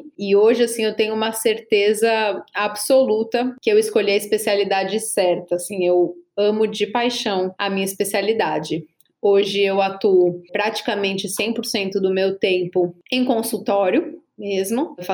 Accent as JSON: {"language": "Portuguese", "region": "São Paulo", "country": "Brazil", "said": "eu sou daqui de São Paulo mesmo. Eu fiz minha formação médica na Universidade de Santos e depois eu vim para São Paulo fazer minha residência de clínica médica e posteriormente a endocrinologia."}